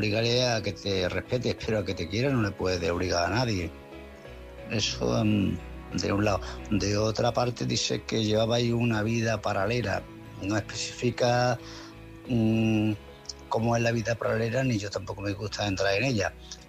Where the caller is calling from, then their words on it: Málaga, Andalusia, Spain; de Málaga.